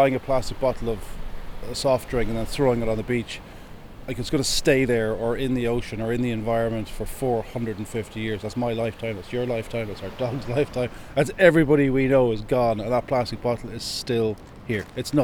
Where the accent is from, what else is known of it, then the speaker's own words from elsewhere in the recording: Gorey, Leinster, Ireland; I'm Irish. I'm from Goree. I'm from Wexford.